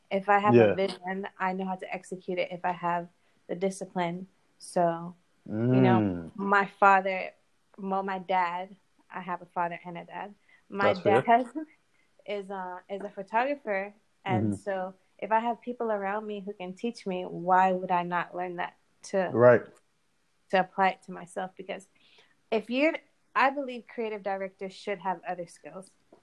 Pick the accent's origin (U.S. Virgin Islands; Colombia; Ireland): U.S. Virgin Islands; St. Croix; St. Croix and growing up in the Caribbean has helped me.